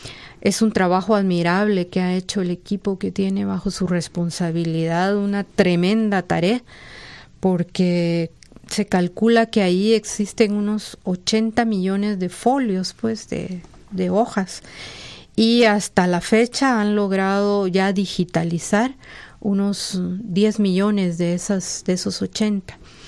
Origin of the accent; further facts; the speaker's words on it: Guatemala; como ciudadanos guatemaltecos tenemos derecho a conocer esa información